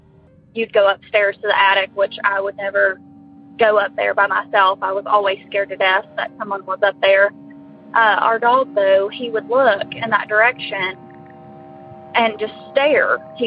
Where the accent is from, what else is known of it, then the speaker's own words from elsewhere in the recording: West Virginia, United States; I'm from West Virginia.